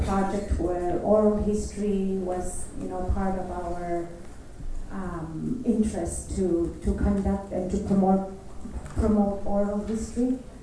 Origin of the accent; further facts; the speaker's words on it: Cambridge Bay, Nunavut, Canada; from Cambridge Bay